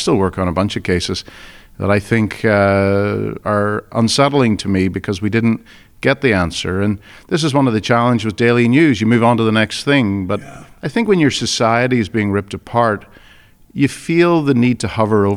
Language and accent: English; Portstewart, Northern Ireland, United Kingdom; Yeah, so I grew up in Port Stewart, up on the Antrim Coast. Absolutely gorgeous. Idyllic childhood. Still think of it as home, but I, you know, there was not a lot of work there.